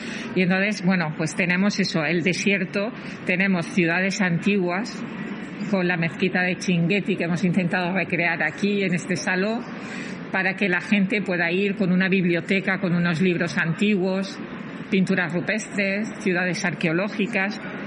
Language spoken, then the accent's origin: Spanish; Mauritania; somos vecinos de Canarias, porque estamos a 55 minutos en un vuelo